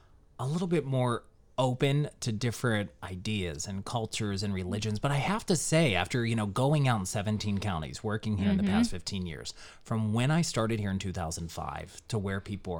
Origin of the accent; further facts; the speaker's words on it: Johnstown, Pennsylvania, United States; I know, I mean, being in this area, even growing up in Johnstown, Pennsylvania, we did not have the pizza that we have here.